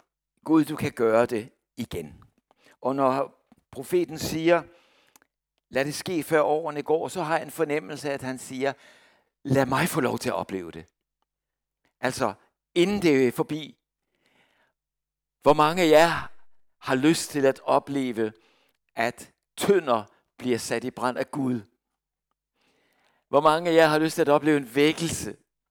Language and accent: Danish; Copenhagen, Capital Region of Denmark, Denmark; det gav mig flashbacks fra min ungdom i København 1970